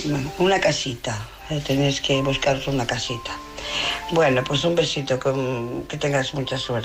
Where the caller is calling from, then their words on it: Barcelona, Catalonia, Spain; de Barcelona. Mi mensaje es para